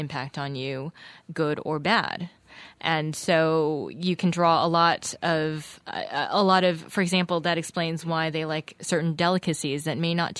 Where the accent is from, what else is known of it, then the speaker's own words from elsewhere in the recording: United States; I've been a diehard coffee drinker growing up in the States